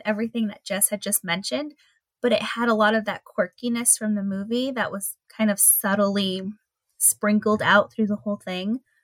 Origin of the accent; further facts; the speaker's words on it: Las Vegas, Nevada, United States; So I grew up in Las Vegas.